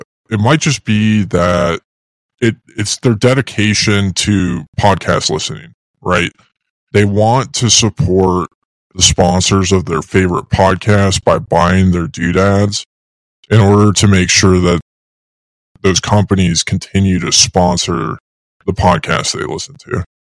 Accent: United States; is we're both American, which makes us both better by default, right?

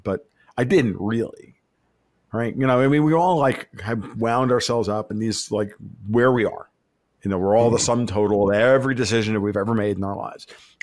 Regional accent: New York, United States; he clearly looks back on that guy that I grew up with in New York.

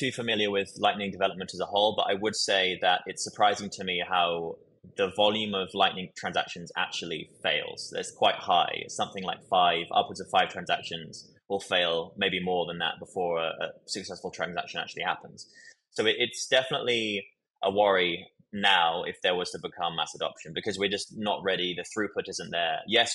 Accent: United Kingdom; also born or lived in Texas, United States; now in United States; and I was actually born here in America, but I grew up in the UK, and it doesn't sound like it, but I am Texan. And my culture very much reflects that.

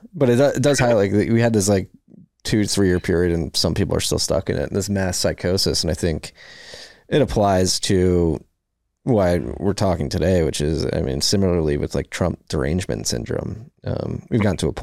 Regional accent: Philadelphia, Pennsylvania, United States; also born or lived in Brooklyn; I'm originally from Philadelphia, so we escaped Brooklyn to South Jersey in like a less populated town.

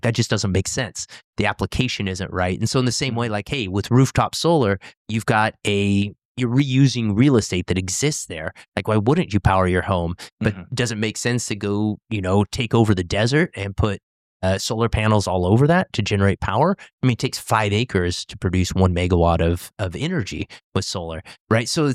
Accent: Oregon, United States; Growing up on the Oregon coast, that was actually a big thing. Tourists would come into the area just to, you know, spot humpback whales.

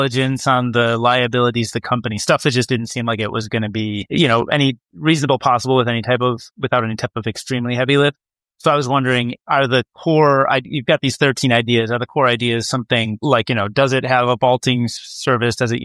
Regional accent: Midwest, United States; I'm from the Midwest.

